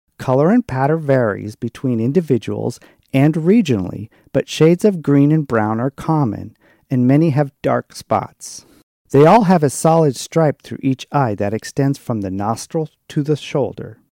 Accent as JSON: {"language": "English", "town": "Corvallis", "region": "Oregon", "country": "United States", "said": "I'm a naturalist from Corvallis, Oregon."}